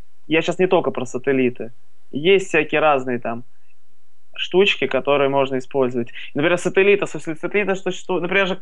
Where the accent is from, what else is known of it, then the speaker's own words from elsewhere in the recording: Moscow, Russia; Я москвич коренной, поэтому патриот Москвы, мне Москва очень нравится. Москву не променяю, пока не планирую никуда уезжать.